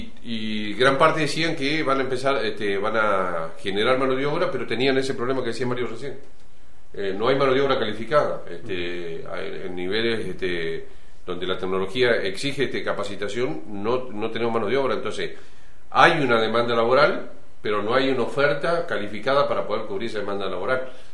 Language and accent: Spanish; Argentina; porque no podemos permitirnos como argentinos, si queremos un destino mejor, que sigamos con esto